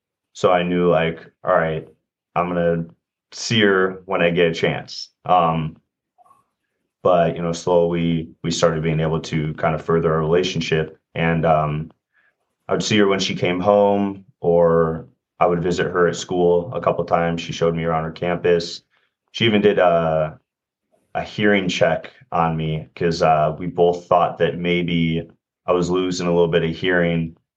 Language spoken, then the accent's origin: English; Chicago, Illinois, United States; Hi, I'm from Chicago. Where Brenn's from.